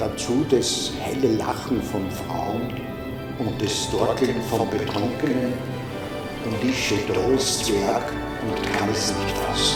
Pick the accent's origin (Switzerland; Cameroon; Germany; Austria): Austria; Linz, Upper Austria; Ich bin 1950 geboren und am Stadtrand von Linz aufgewachsen, blockweise Arbeitersiedlungen auf die Stahl- und Chemieindustrie zu.